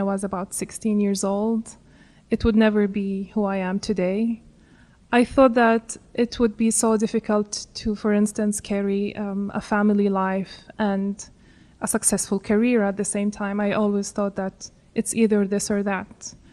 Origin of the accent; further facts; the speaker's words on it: Saudi Arabia; English is a second language; As a young girl, I have grew up in a very traditional type of school and education.